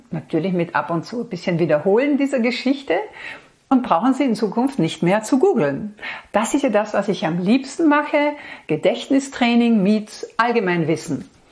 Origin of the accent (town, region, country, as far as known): Austria